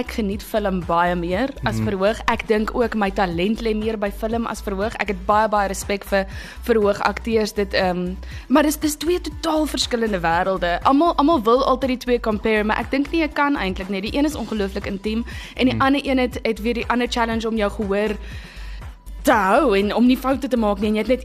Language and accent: Afrikaans; Swellendam, Western Cape, South Africa; ek het op Swellendam groot geword, so ek was daar op laerskool en natuurlik, dis fantasties om 'n klein dorpie groot te word.